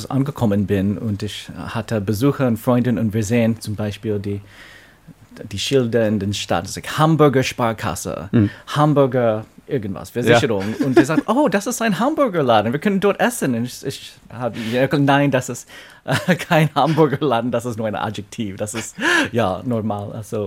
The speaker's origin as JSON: {"language": "German", "region": "New York", "country": "United States", "tie": "born or raised there", "second_language": "German", "said": "Ich komme aus New York, ich will immer meine Heimatstadt lieben"}